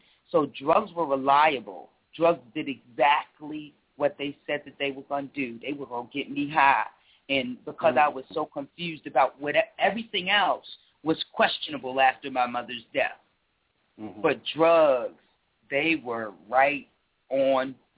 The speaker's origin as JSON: {"language": "English", "region": "New York", "country": "United States", "said": "I come from a two-parent household. I'm originally from New York, Harlem in the building. I have one younger sibling"}